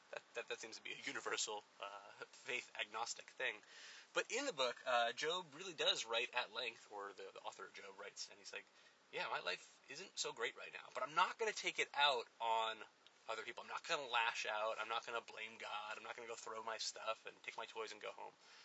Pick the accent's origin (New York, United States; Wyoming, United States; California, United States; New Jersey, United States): New Jersey, United States; not too far from where I grew up in New Jersey, right on the border between the Pennsylvania and Jersey line.